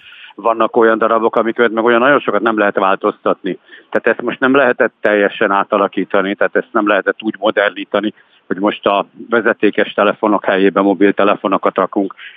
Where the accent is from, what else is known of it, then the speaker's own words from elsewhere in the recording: Debrecen, Hajdú-Bihar, Hungary; Debrecenbe kellett lejönnöm az én szülővárosomba